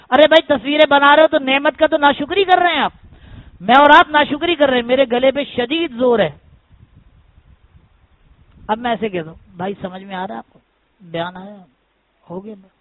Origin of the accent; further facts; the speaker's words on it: Azamgarh, Uttar Pradesh, India; پوچھنے کی وجہ میں اعظم گڑھ ہی ہوں, ہندوستان میں اعظم گڑھ سے تعلق ہے الحمدللہ.